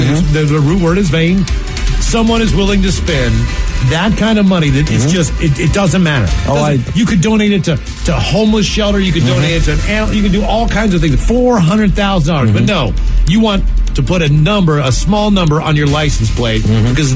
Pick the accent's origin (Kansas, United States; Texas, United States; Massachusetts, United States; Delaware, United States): Delaware, United States; Rehoboth Beach; Rehoboth. Yeah, I am from Rehoboth.